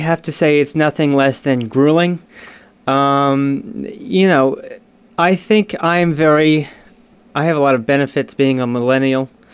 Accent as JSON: {"language": "English", "town": "Portsmouth", "region": "Rhode Island", "country": "United States", "tie": "born or raised there", "also_born_or_lived": "Rennes, France / Paris, France", "said": "Yes, I'm from Portsmouth. I grew up in Portsmouth. I went to Portsmouth High School, was in the band and all that, and graduated. And then I ended up doing my studies in Rennes, France, and in Paris also"}